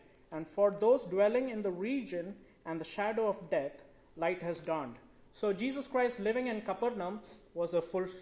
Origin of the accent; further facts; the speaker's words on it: Mumbai, Maharashtra, India; I did not get sufficient marks to get in a good college next to my hometown in Mumbai.